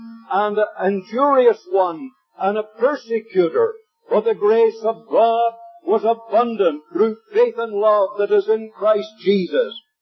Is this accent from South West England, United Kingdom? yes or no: no; Ballymena, Northern Ireland, United Kingdom; also born or lived in Lurgan; Now, I was born in Lurgan, but I'm not a Lurgan man. The Lurgan brethren don't like to say that. I'm not a Lurgan man. I'm a Ballymena man. I came to live here in 1928.